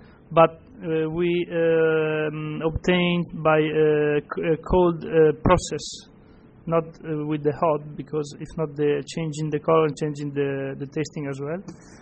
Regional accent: Marche, Italy; English is a second language; moved away as an adult; now in Rome, Italy; I come from Marche, is east coast in the middle of Italy, so in the Adriatic Sea. So we're talking about east part of Italy, and coming from a small village like the Stefano

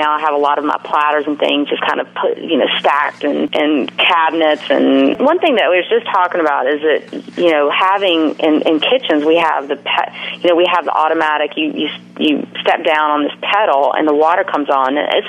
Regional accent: Mississippi, United States; I know when I grew up in Mississippi, when I grew up with my family and our old disposal, it was like a monster.

